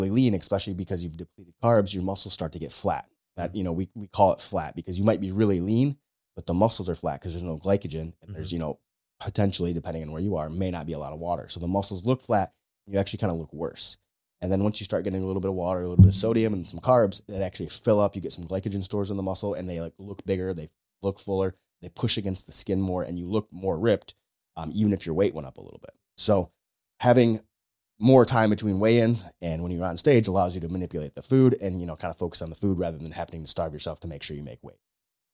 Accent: Michigan, United States; I hate the humidity here. Like, especially growing up in Northern Michigan, I'm like, when I walk 10 feet to my truck from my door, I'm like sticky right. already.

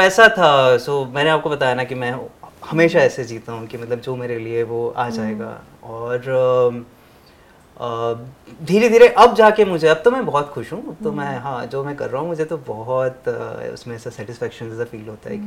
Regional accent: Ujjain, Madhya Pradesh, India; सो मेरा home town तो उज्जैन है, मध्य प्रदेश में.

